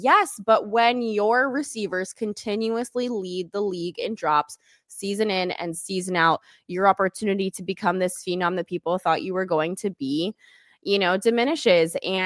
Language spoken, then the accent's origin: English; Jacksonville, Florida, United States; We're both from Jacksonville, Florida.